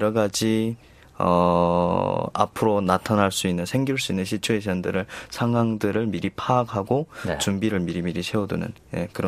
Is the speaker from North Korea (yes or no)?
yes; North Korea